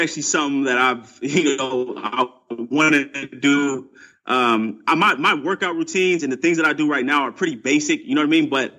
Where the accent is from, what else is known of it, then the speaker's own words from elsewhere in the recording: Portland, Oregon, United States; And I'm from Portland. I love my Blazers, and that picture just really speaks to me.